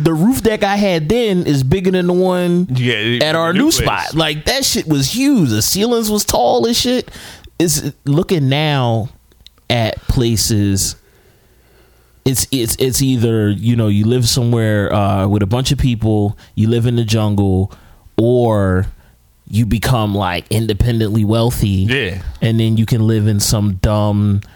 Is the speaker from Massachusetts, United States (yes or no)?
no; Philadelphia, Pennsylvania, United States; I'm from Uptown. That used to be, fucking Noam Chomsky grew up in my neighborhood. Uptown, or West Oak Lane, used to be like a Jewish area.